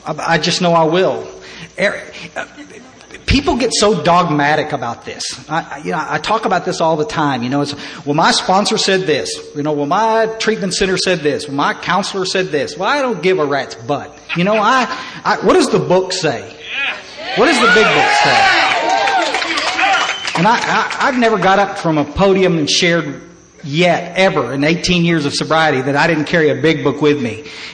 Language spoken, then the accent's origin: English; Texas, United States; You know, I'm from Texas. I'm as South as you can get.